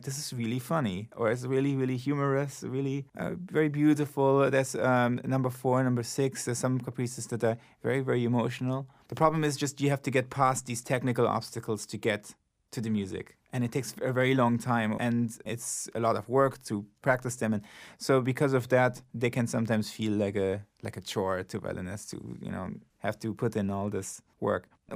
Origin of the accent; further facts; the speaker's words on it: Italy; I grew up in Italy